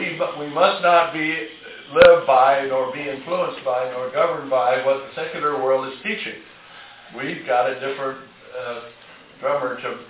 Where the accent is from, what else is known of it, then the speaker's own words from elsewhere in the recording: San Diego, California, United States; But I remember growing up in San Diego in World War II, the only really sleazy places in town were the sailor bars down on the waterfront